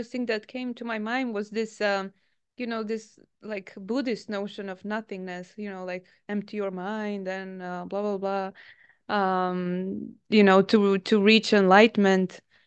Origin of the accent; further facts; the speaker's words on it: United States; Sorry, I'm very American.